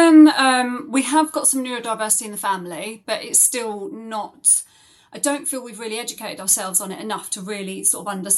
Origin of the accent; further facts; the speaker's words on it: South East England, United Kingdom; from the South East, 39, mum of two